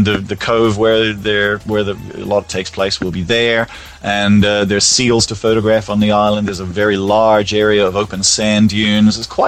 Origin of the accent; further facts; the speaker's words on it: Australia; I'm an Australian, you know what I mean?